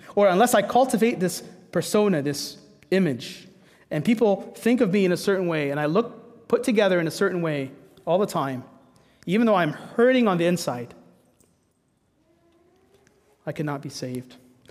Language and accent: English; Egypt; I grew up playing soccer in Egypt